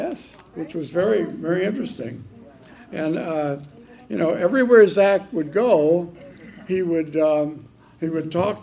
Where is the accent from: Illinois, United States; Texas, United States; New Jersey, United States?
Illinois, United States; Hinsdale; So then we went out to the Drake Hotel in my hometown, Hinsdale, western suburbs